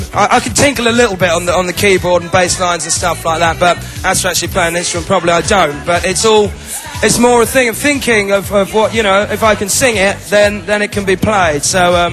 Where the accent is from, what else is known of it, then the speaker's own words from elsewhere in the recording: Stretford, North West England, United Kingdom; born there; I was born in Stretford, Manchester